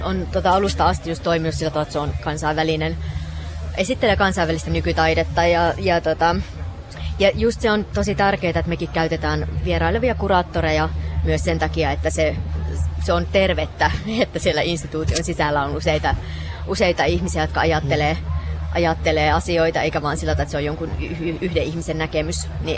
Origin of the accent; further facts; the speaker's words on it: Eastern Finland, Finland; mä oon itse Itä-Suomesta siis kotoisin, niin semmoiset suurelmaiset paikkakunnat kuin Pieksämäki